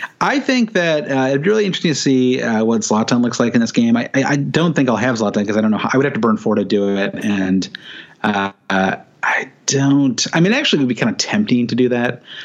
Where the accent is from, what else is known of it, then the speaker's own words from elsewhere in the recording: United States; As an American, we kind of missed, unless you've been following the league for well over a decade, you kind of missed the window